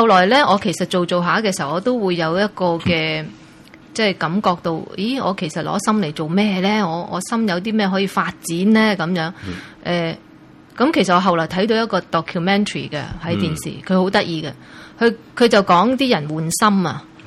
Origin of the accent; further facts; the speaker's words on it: Guangdong, China; 因为我哋个 culture 都差唔多，我哋广东人